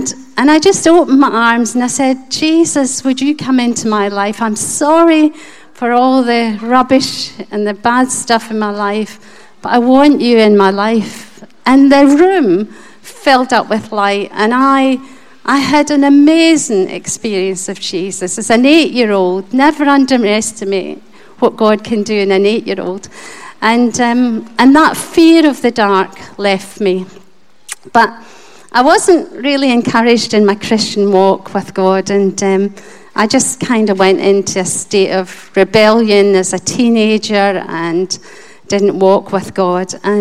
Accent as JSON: {"language": "English", "region": "Scotland", "country": "United Kingdom", "tie": "born there", "said": "So, obviously from the accent, I was born in Scotland into a large family. I've got three brothers and two sisters, and I'm the second youngest of that family."}